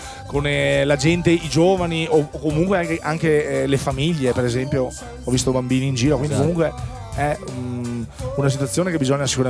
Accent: Veneto, Italy; in una spiaggia dalle mie parti, appunto zona veneziana

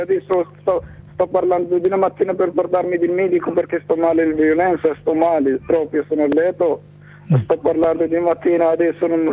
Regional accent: Morocco; Italian is a second language; Io del Marocco.

